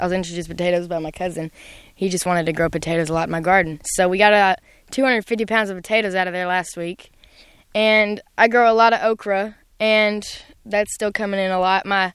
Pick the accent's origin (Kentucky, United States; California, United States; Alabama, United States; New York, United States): Kentucky, United States; I'm from Trigg County